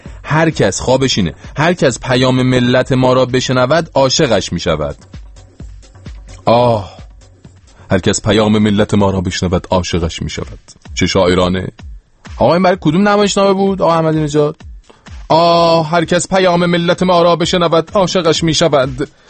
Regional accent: Iran; ما که این ور دنیا داریم میبینیم که حالا خارجیایی که به هر حال ما بهشون میگیم ما ایرانیم

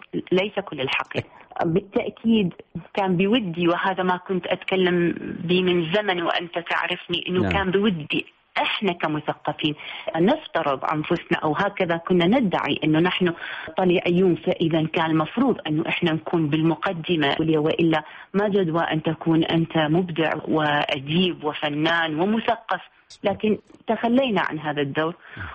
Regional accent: Iraq; فإذا أنا حاسة فعلا إنه أنا عراقية. لكن السؤال اللي دائما ينغص علي وجودي، هل ممكن أن أكون في يوم آخر في بغداد بدون ما أشعر إنه أنا غريبة فيها؟

